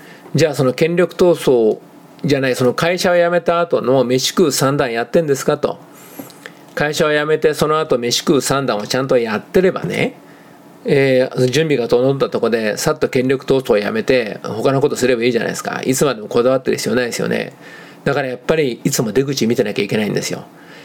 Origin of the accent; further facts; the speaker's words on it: Kanagawa, Japan; 私は神奈川県人ですから知らないですけどね、